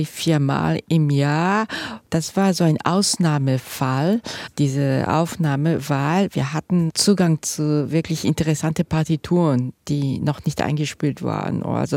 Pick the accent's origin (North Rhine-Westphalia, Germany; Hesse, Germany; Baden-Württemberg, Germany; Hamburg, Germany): North Rhine-Westphalia, Germany; Düsseldorf; Ich bin in Düsseldorf aufgewachsen